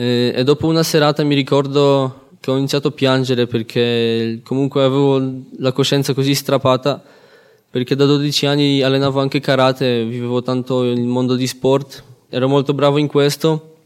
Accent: Poland; Italian is a second language; ho 23 anni, appunto vengo dalla Polonia.

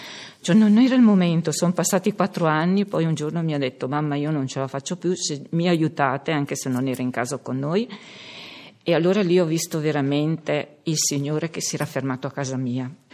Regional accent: Brescia, Lombardy, Italy; perché noi siamo di Brescia

